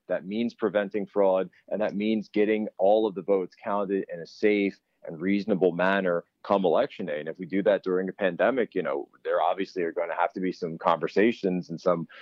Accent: Pennsylvania, United States; Now, other states, my home state of Pennsylvania held their primary.

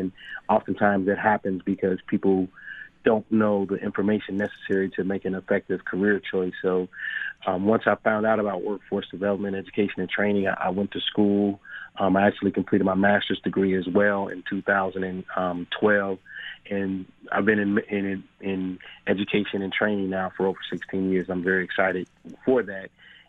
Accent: Cincinnati, Ohio, United States; Yes, I grew up in Cincinnati, Ohio, born and raised, went to high school there.

